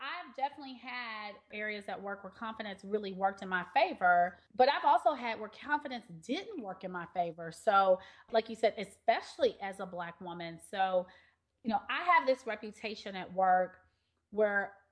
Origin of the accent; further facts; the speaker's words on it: Memphis, Tennessee, United States; Like, I'm from Memphis, T, and give me what I want up in here.